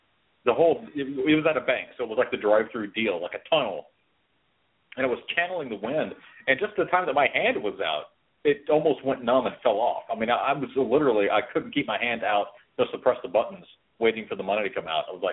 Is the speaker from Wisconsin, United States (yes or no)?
no; Texas, United States; So, like, you know, I grew up in Texas. It gets cold there.